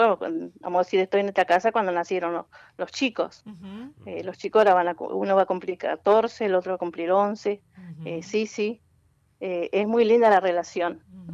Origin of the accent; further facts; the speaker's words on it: Villaguay, Entre Ríos, Argentina; born there; nací en Villaguay, ahora tengo mi casa.